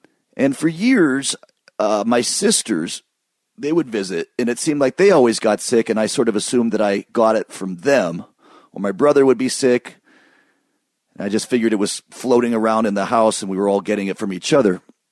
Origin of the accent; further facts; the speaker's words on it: Michigan, United States; at least where I grew up in Michigan, by the time Thanksgiving rolls around.